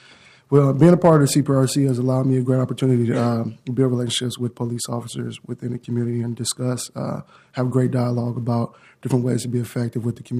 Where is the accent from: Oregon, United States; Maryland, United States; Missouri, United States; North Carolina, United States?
Oregon, United States; Portland; I grew up in Northeast Portland. I was a part of gangs as a youth.